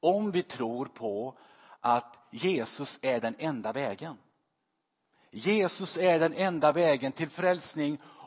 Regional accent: Sweden; Vi är ju svenskar också.

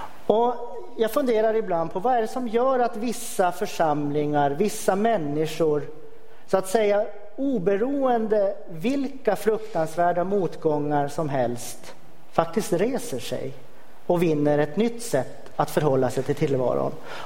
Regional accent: Luleå, Norrbotten County, Sweden; Jag är alltså inte från Karlsborg. Jag är från Luleå egentligen från början.

